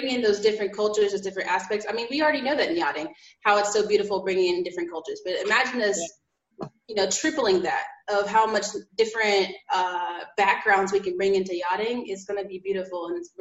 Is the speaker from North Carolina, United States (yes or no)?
yes; North Carolina, United States; where I lived in North Carolina, my home state, and for a semester.